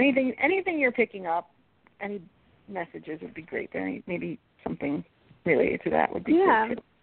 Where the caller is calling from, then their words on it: Colorado, United States; I'm calling from Colorado.